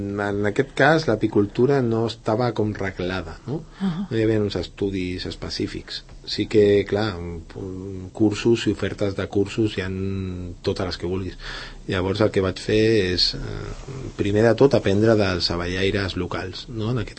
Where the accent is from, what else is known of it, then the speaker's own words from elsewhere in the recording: Valldoreix, Catalonia, Spain; also born or lived in La Floresta; Jo sóc fill de la Floresta i de Valldoreix